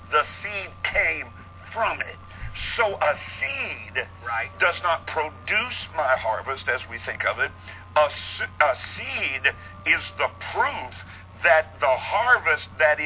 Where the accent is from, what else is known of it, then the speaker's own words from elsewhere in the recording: Kentucky, United States; I am a hillbilly from Eastern Kentucky.